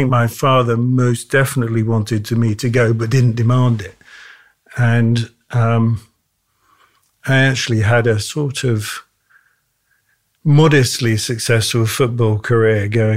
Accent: Cambridge, East of England, United Kingdom; So I grew up in Cambridge, in the UK.

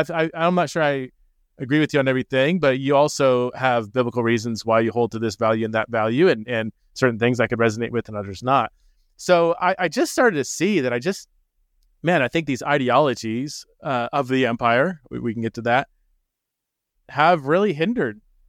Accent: United States; I was raised in America in a conservative evangelical church, and that was just the air I breathed, you know.

